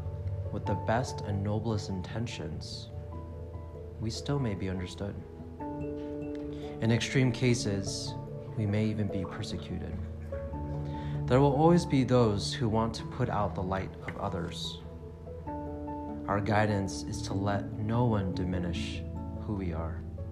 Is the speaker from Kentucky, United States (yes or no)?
no; San Jose, California, United States; also born or lived in Las Vegas / San Diego; I'm from San Jose, California, and lived in Las Vegas for roughly around 12 years. And I moved to San Diego for 5 years.